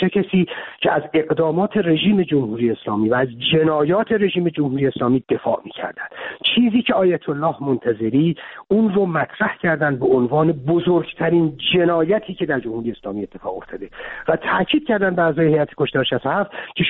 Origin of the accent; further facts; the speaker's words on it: Iran; ما به عنوان یک ایرانی وظیفمون چیه؟